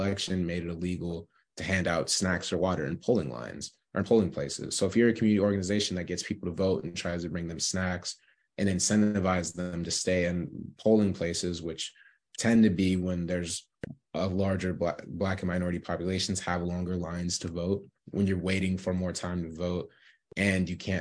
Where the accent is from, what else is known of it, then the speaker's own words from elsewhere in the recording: San Diego, California, United States; I ended up registering same day because I registered in San Diego, which is my hometown.